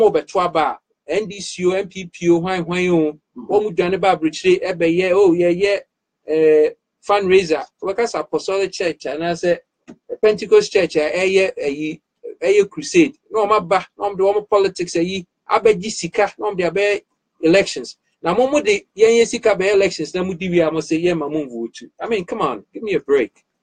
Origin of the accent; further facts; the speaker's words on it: Ghana; because we are Ghanaian national, ya woo, higher birthright according to the constitution.